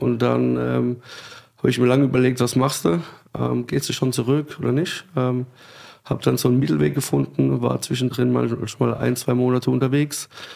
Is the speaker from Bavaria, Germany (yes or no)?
no; Rhineland-Palatinate, Germany; wir kommen so ein bisschen aus der Südpfalz. Die Profis sagen dazu Oberhart.